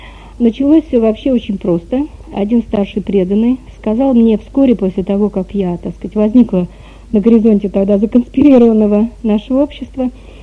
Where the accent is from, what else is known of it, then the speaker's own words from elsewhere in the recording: Moscow, Russia; born there; Родилась я в Москве, в семье, тогда нельзя было назвать эту семью религиозной